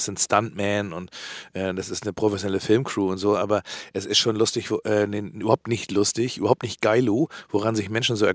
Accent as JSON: {"language": "German", "country": "Germany", "said": "Als Deutscher bist du in dem Ort, der eigentlich natürlich J-Lo heißt"}